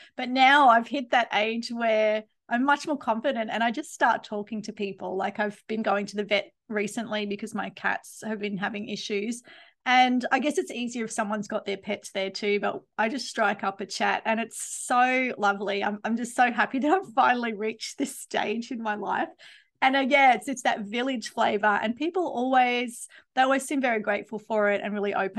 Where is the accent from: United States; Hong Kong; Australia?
Australia; Queensland; also born or lived in Melbourne; I'm from Queensland originally, and I really felt the difference when I moved to Melbourne, which I found was a little more closed.